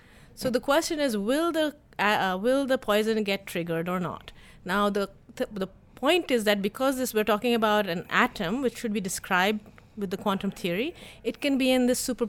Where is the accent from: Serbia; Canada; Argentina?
Canada; now in United States; I'm Canadian, so I don't really know exactly how the policy works here in the U.S.